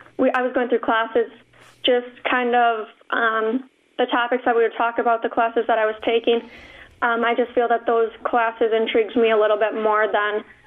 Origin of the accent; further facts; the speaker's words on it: Wisconsin, United States; I grew up in Door County, so I grew up in a small town